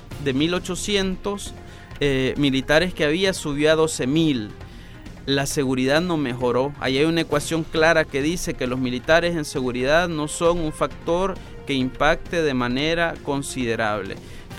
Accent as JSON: {"language": "Spanish", "country": "El Salvador", "said": "¿Cuántas víctimas hay a diario en mi país? El Salvador no tiene una política nacional sobre víctimas."}